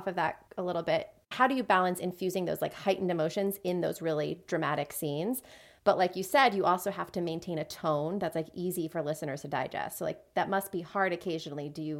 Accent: Houston, Texas, United States; We all are from Texas.

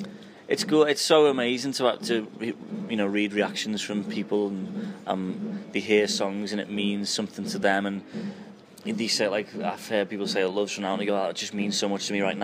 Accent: Liverpool, North West England, United Kingdom; I always love playing Liverpool. It's my hometown, so I love playing to my family

